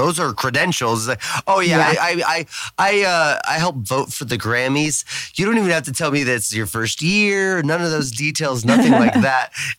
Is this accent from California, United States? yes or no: yes; California, United States; I'm actually from California. I'm born and raised here, but I understand fleeing from here.